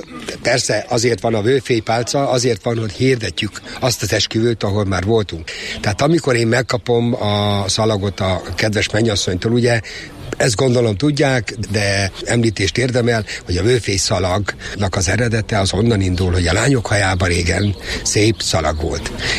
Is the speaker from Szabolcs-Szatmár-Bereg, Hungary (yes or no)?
yes; Ajak, Szabolcs-Szatmár-Bereg, Hungary; born there; now in Kisvárda, Hungary